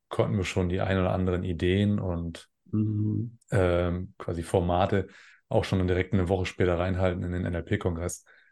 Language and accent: German; Zinnowitz, Mecklenburg-Vorpommern, Germany; now in Fellbach, Germany; Wohne im schönen Fellbach. Aufgewachsen bin ich allerdings auf der Insel Usedom in Zinnowitz.